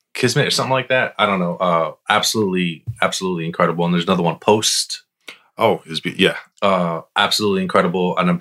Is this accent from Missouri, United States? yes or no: no; Paterson, New Jersey, United States; I'm from Patterson, New Jersey. I know what chichos are.